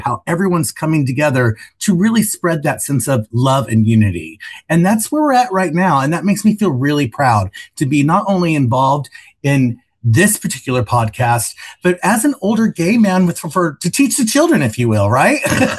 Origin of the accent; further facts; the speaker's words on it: Midwest, United States; now in New York, United States; I've lived in New York for about 30 years. So you feel like in a sense, you kind of grow up here. I'm from the Midwest. So when I moved to New York, I kind of like feel like my life started over